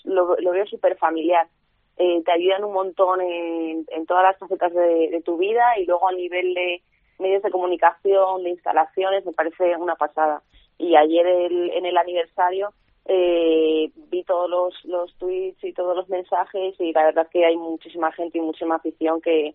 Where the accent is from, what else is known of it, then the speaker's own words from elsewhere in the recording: Valladolid, Castile and León, Spain; now in Madrid, Spain; yo soy de Valladolid, hace justo 5 años me llamó el Atleti, entonces ya ahí cogí y decidí irme a Madrid